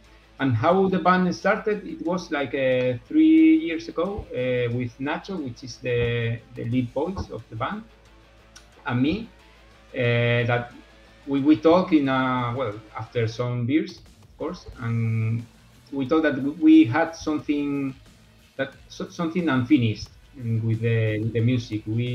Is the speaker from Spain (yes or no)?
yes; Region of Murcia, Spain; in Spanish was a historical figure from the southeast of Spain, where we are from Murcia.